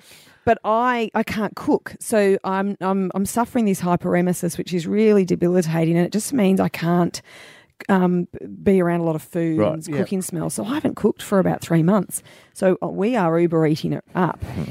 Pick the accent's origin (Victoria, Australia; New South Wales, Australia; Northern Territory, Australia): Victoria, Australia; Melbourne; born there; I was born in Melbourne and I've lived here for quite a while